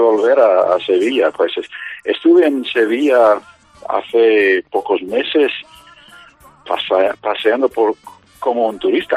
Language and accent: Spanish; United States; Spanish is a second language; Soy americano y viví en América.